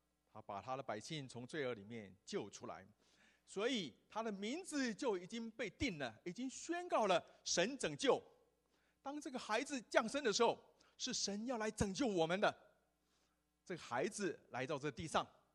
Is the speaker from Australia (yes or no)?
no; Taiwan; 我们台湾长大的从小看棒球长大的